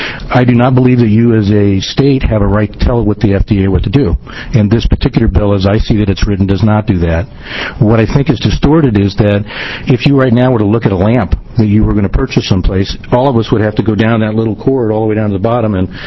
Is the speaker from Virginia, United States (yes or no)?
no; San Diego, California, United States; Actually from San Diego, but my mother and my sister live just outside Portland